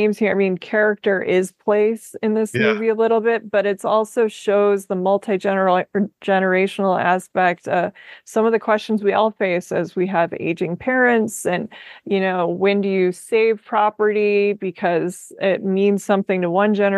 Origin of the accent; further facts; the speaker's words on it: Minnesota, United States; And I'm from Minnesota and I loved her accent in it.